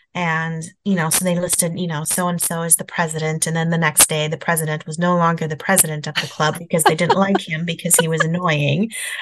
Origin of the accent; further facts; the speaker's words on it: Midwest, United States; growing up in the Midwest myself, growing up in farmland and woods and cornfields, I used to play hide and seek in the cornfields when I was a kid.